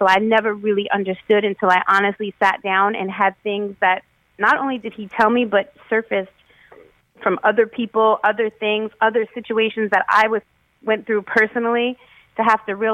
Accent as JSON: {"language": "English", "town": "Brooklyn", "region": "New York", "country": "United States", "tie": "born or raised there", "said": "Well, growing up in Bensonhurst in Brooklyn and seeing these men who are very respected by not only just other men, by women, by children"}